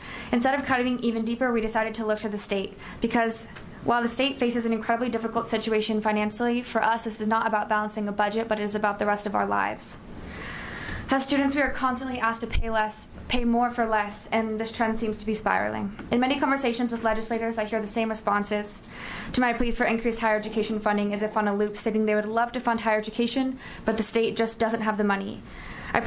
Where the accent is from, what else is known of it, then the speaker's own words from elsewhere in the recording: Bend, Oregon, United States; But again … I am from Bend, Oregon.